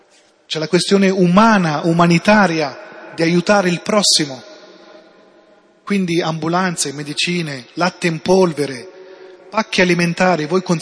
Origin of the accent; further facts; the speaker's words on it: Ancona, Marche, Italy; Io sono di origine siriana, sono nato in Italia, in Ancona, è stato sempre in Italia.